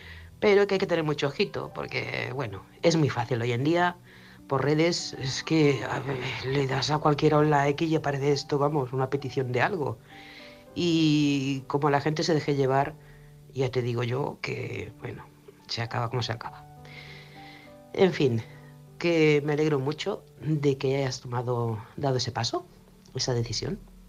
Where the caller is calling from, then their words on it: Manresa, Catalonia, Spain; corresponsal de Manresa, Barcelona